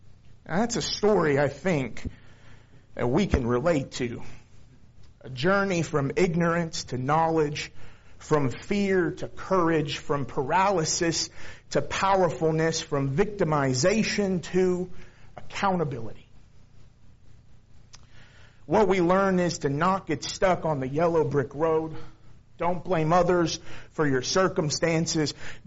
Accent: San Antonio, Texas, United States; that I grew up about 30 miles south of here, San Antonio, Texas. Not a Christian, as Wayne mentioned. I grew up in the Catholic Church.

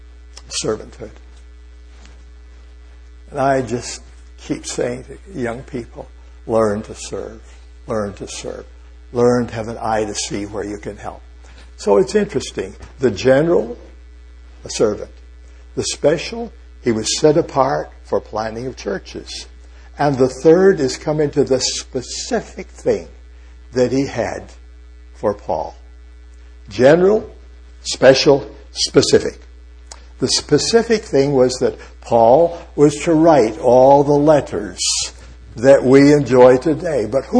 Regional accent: Dakota, United States; We grew up in Dakota, and my parents had a radio

